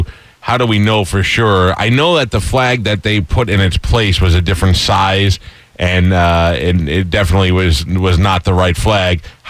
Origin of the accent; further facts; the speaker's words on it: New York, United States; as a New Yorker, I know a lot of firemen. I know a lot of police officers.